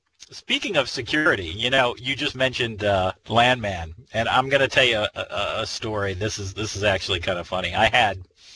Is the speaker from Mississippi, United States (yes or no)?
no; Fort Lauderdale, Florida, United States; I was the guy that ran it, and I'm from Fort Lauderdale. I was a big Miami Dolphin fan